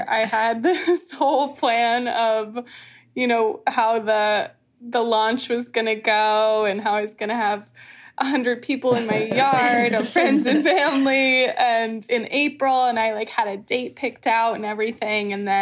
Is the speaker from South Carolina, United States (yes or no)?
no; Martha's Vineyard, Massachusetts, United States; So I was born and raised on Martha's Vineyard and grew up here.